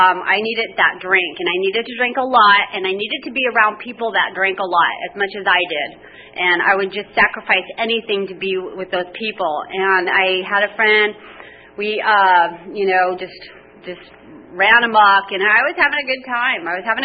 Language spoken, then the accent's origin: English; United States; I grew up in the North Park area. I actually wasn't born here, but I grew up here.